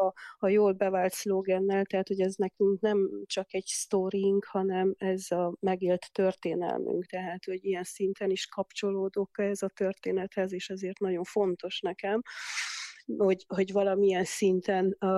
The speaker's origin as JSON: {"language": "Hungarian", "town": "Cluj-Napoca", "region": "Cluj County", "country": "Romania", "said": "Egyrészt én kolozsvári vagyok, uh-huh. és én 21 éves voltam, amikor 1989. decemberében kitört a forradalom"}